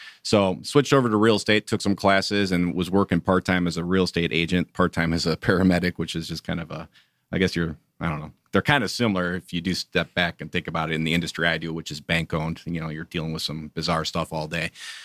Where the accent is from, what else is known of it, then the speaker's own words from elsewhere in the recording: Chicago, Illinois, United States; moved away as an adult; now in Atlanta, United States; Well, you know, I'm originally from Chicago, if you can't tell a little bit by the accent. So I moved down here in 1998, 1999.